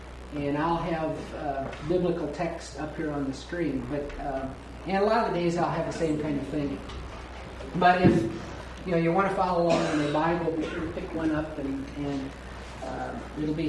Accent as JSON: {"language": "English", "town": "Waverly", "region": "Iowa", "country": "United States", "said": "from Waverly, Iowa, and I teach at Wartburg College and have been there for a few years."}